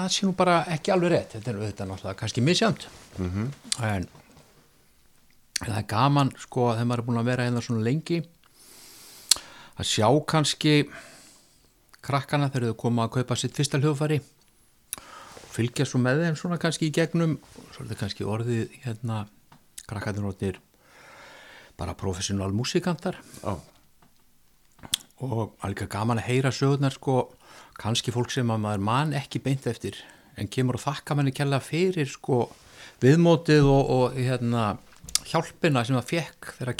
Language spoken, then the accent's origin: Icelandic; Neskaupstaður, Eastern Region, Iceland; mjög gott og gaman að alast upp á Neskaupstað